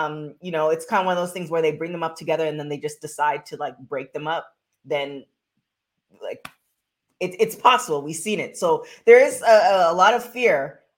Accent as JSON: {"language": "English", "country": "Canada", "said": "I'm from Canada, so I root for everybody Canadian."}